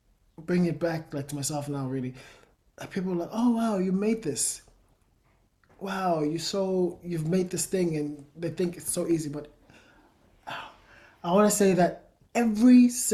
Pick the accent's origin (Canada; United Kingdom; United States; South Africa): South Africa; I'm South African. I come from the Xhosa people.